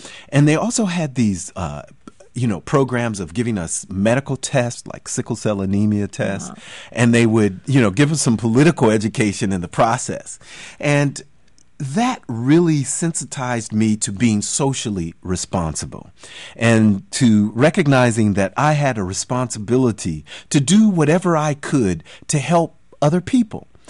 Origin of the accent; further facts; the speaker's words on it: Oakland, California, United States; When I was a child, I lived in the projects in Oakland called Tassafaranga Project.